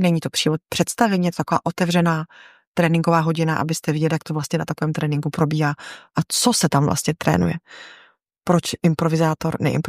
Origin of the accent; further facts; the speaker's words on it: Ostrava, Moravian-Silesian Region, Czechia; protože jsem původem z Ostravy